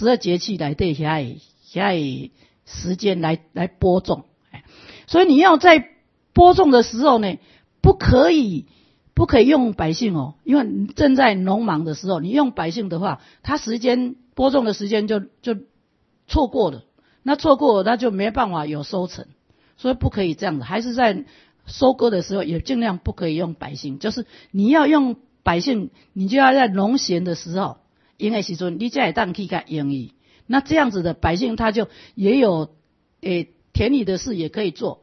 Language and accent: Chinese; Taiwan; 这个我们台湾人中国人很厉害呢